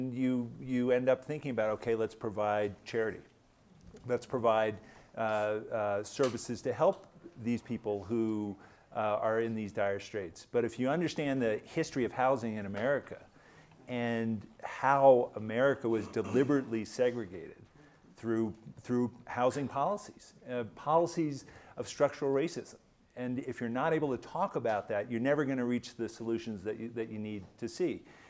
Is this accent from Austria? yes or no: no; Princeton, New Jersey, United States; I grew up in Princeton, New Jersey, and moved back 40 years later